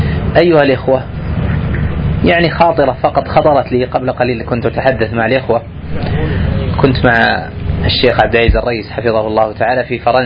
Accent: Najd, Saudi Arabia; مشهور طبعا حتى عندنا في السعودية

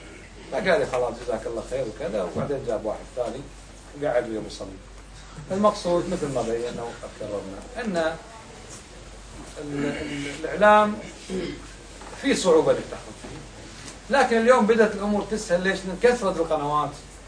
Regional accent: Kuwait; يعني أنا كويتي تقنعني بالتكفير وأنت جاي تصور مع أمير الكويت

